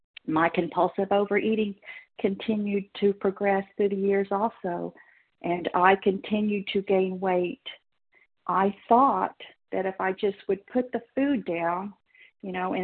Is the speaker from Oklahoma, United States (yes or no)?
yes; Oklahoma, United States; I'm a recovered compulsive overeater. I'm from Oklahoma.